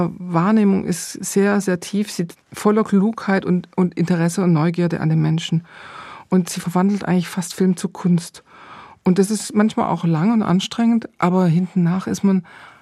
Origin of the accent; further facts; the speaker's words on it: Stuttgart, Baden-Württemberg, Germany; Und ich komme aus Stuttgart. Stuttgart ist eine Stadt mit unzähligen Gastarbeitern, natürlich jetzt in der zweiten, dritten Generation. Ich bin mit denen aufgewachsen